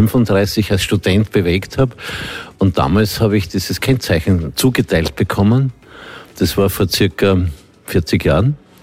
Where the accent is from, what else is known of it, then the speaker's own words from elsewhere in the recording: Austria; also hat man uns als Österreicher international auch wahrgenommen.